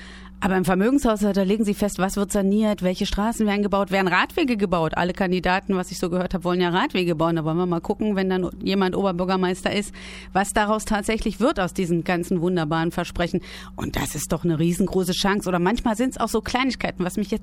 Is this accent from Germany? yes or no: yes; Brandenburg, Germany; Nein, ich bin in Königs Wusterhausen geboren, weil da das Kreiskrankenhaus stand. Das ist ja dann so, das ist mein Geburtsort. Aber aufgewachsen bin ich in einem ganz kleinen Dorf in der Nähe von Brandenburg, von Königs Wusterhausen.